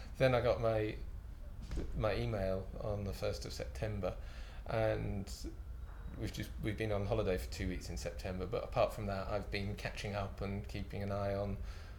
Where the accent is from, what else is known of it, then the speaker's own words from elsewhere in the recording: Sheffield, Yorkshire and the Humber, United Kingdom; I'm 44 and I'm from Sheffield.